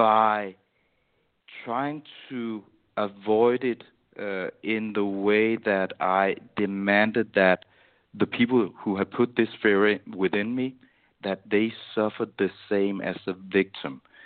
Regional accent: Denmark; When I was 17 years old, I was walking down the street one night in my hometown here in Denmark

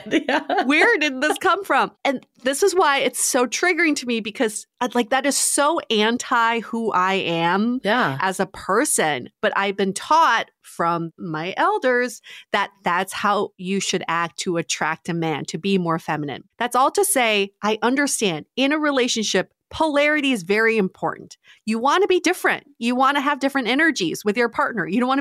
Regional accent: Beijing, China

